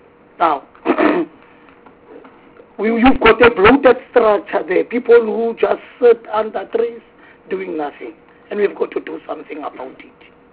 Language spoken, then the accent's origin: English; Eastern Cape, South Africa; But where my problem is, for instance, I'm from the Eastern Cape.